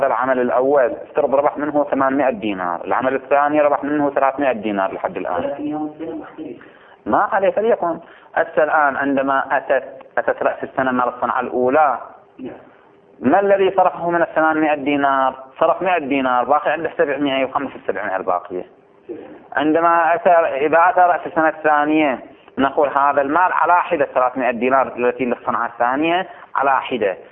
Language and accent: Arabic; Bahrain; الراتب احنا عندنا في البحرين شهري